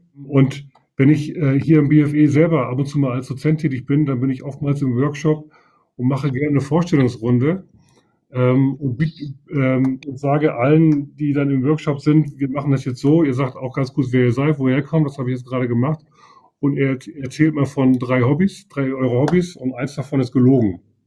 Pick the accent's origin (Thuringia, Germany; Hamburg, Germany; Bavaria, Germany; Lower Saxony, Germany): Lower Saxony, Germany; Leer; now in Oldenburg, Germany; Ja, dann wohne ich in Oldenburg. Ich bin gebürtiger Ostfriese, ich komme also aus Leer. Also für alle, die jetzt zuhören, uns Ostfriesen gibt es wirklich. Und bin seit gut 15 Jahren hier in Oldenburg, Wahl-Oldenburger.